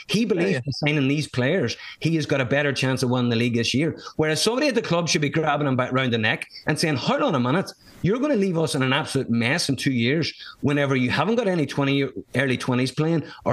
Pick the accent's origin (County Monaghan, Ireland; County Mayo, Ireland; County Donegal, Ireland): County Donegal, Ireland; I'm from Donegal.